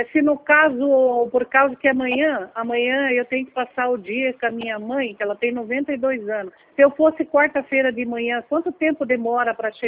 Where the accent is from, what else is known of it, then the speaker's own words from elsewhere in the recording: Italy; eu sou muito franca, verdadeira, sou italiana, sou franca.